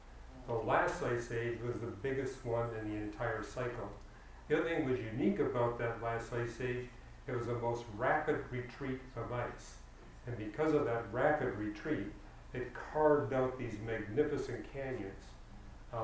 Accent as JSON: {"language": "English", "region": "British Columbia", "country": "Canada", "tie": "born or raised there", "said": "And I remember growing up in British Columbia, that's where I grew up"}